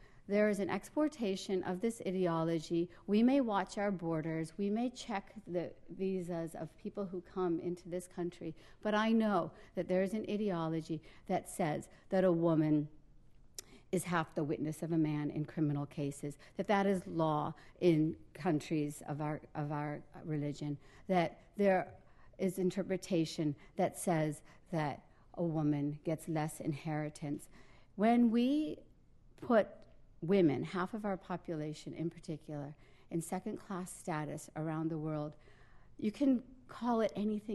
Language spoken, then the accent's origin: English; Morgantown, West Virginia, United States; from my hometown of Morgantown, West Virginia, to Islamabad, Pakistan, to Indonesia, to Riyadh, Saudi Arabia